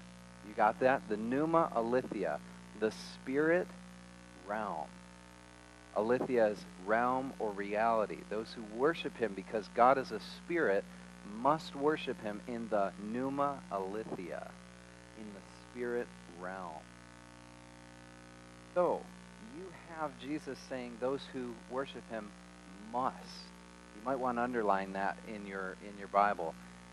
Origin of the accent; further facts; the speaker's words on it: Rochester, New York, United States; I'm from Rochester, New York. That's where I grew up. That's where I still live now.